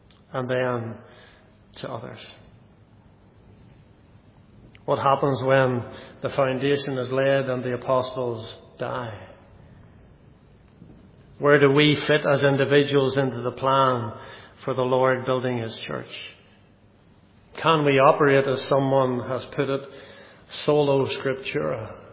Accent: Northern Ireland, United Kingdom; also born or lived in Wales; maybe it's because I'm Irish, that I see it as so simple. Or should I say Northern Irish?

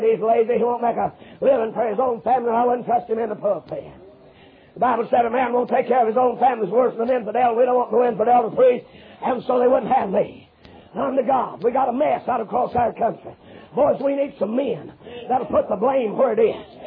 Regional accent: Kentucky, United States; Now, I'm from Kentucky. And every preacher, when he gets called to preach, ought to have to spend 2 years in Kentucky.

